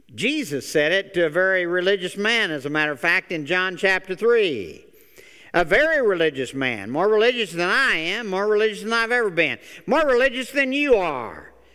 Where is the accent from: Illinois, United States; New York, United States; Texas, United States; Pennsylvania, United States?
Illinois, United States; Now, I grew up in Illinois. Actually, I realize I didn't do much growing up. But what growing up I did was in East Central Illinois. My wife and I are both from that area.